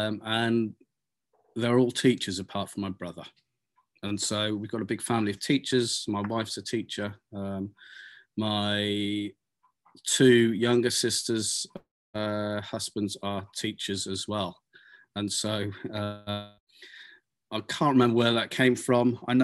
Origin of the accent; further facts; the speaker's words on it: United Kingdom; And so I'm British, but I am Mauritian as well. And my parents have continued to live in the UK for their whole lives.